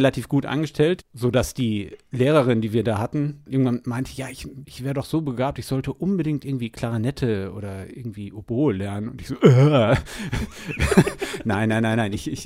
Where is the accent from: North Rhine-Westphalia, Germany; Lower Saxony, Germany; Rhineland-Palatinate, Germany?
North Rhine-Westphalia, Germany; Gütersloh; Ich komme aus Blankenhagen in Gütersloh